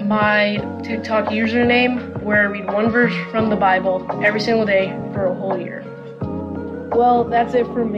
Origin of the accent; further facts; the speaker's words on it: Overland Park, Kansas, United States; born there; I'm 13 years old. I was born in Overland Park, Kansas, and I'm going to be going into eighth grade this year.